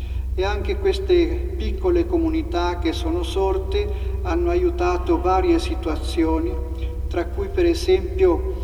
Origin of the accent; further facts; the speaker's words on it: Perugia, Umbria, Italy; moved away as an adult; sono originario di Perugia e sono entrato in seminario da piccolo